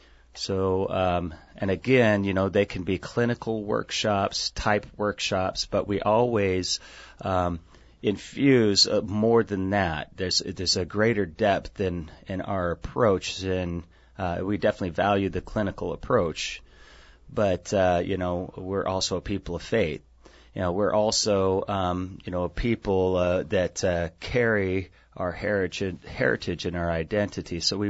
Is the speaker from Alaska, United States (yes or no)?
yes; Dry Bay, Alaska, United States; now in Palmer, United States; I'm from Palmer now, originally from Dry Bay.